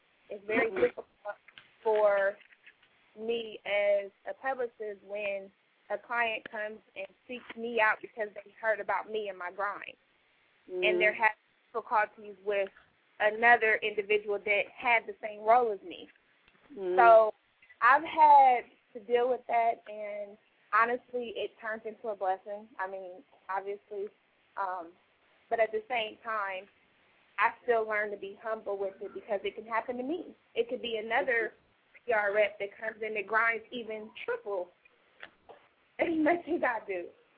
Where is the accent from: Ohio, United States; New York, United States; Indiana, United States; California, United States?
Ohio, United States; now in Atlanta, United States; I've only been in Atlanta for 4.5 years. I'm from Ohio